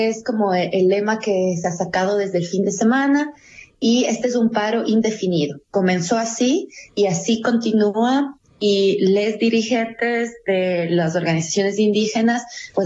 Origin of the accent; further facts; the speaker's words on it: Ecuador; soy feminista de Ecuador, soy activista